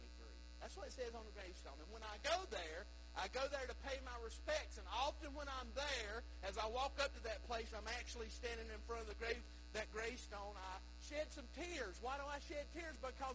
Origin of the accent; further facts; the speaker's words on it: Morganton, North Carolina, United States; I grew up in Morganton, off the mountain. Most people know where Morganton's at, in the little town of Oak Hill, which is north of 181.